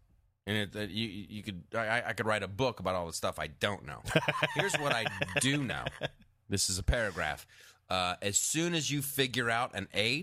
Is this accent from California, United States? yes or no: no; Ohio, United States; I grew up in Ohio, right? Cutting grass.